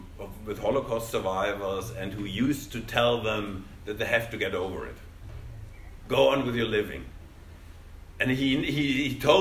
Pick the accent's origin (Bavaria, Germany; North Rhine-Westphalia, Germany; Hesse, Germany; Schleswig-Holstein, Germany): Hesse, Germany; Kassel; He did a fountain in my hometown Kassel.